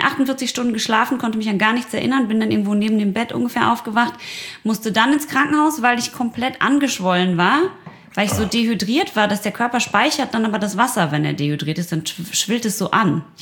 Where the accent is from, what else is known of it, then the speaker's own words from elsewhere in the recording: North Rhine-Westphalia, Germany; Ich komme aus dem Ruhrgebiet, ich trinke Bier.